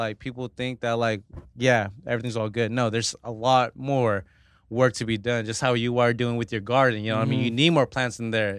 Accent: Fresno, California, United States; also born or lived in Spain; This is my home. Central Valley, Fresno, California is my home.

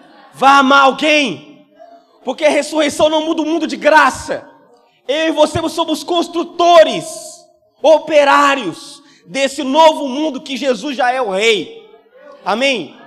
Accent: Governador Valadares, Minas Gerais, Brazil; Eu sou de Valadares, irmão. Nós estamos aprendendo português ainda.

